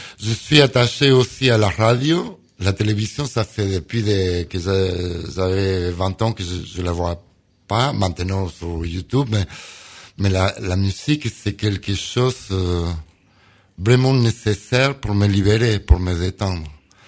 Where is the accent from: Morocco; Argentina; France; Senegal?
Argentina; French is a second language; Même si je viens de Sud-Amérique, je suis blanc. Mais j'ai des racines italiennes, espagnoles.